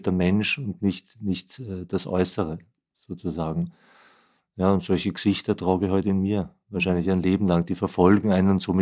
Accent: Vienna, Austria; Naja, ich bin Wiener. Bin in Wien geboren und aufgewachsen

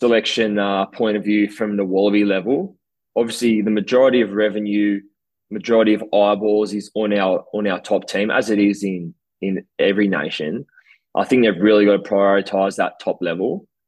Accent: Australia; it was just disappointing as an Australian to see.

